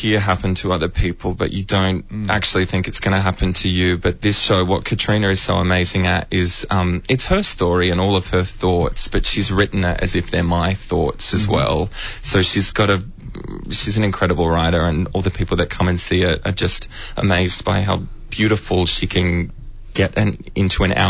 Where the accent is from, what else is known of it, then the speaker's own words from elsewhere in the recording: Adelaide, South Australia, Australia; We did it in the Adelaide Fringe early last year because I'm from Adelaide, so I've got a bunch of friends and family